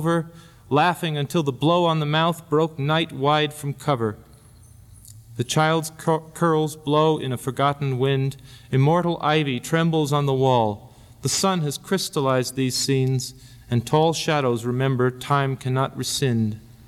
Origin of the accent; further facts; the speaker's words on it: Pittsburgh, Pennsylvania, United States; I come from Pittsburgh, Pennsylvania, which is kind of a gutsy mill town